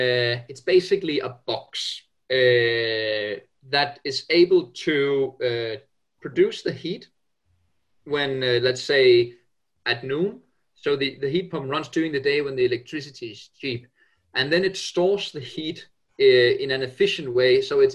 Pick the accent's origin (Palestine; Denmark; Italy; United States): Denmark; English is a second language; now in United Kingdom; So as my name might show, I'm originally from Denmark.